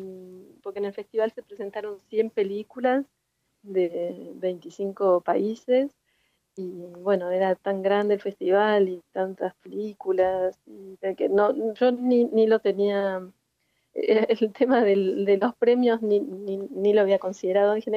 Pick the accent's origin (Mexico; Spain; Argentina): Argentina; yo vivo en Argentina, soy argentina. Mi madre nació en Alejandría, en Egipto, y mi abuela era alemana y nació en Alemania y vivió muchos años ahí.